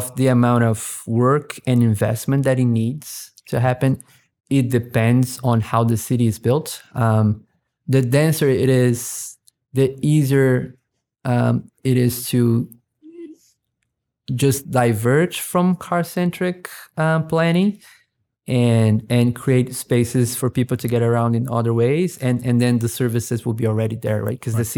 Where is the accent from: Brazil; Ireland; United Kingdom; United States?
Brazil; Curitiba, Paraná; English is a second language; I'm from Brazil and I come from a city that is called Curitiba.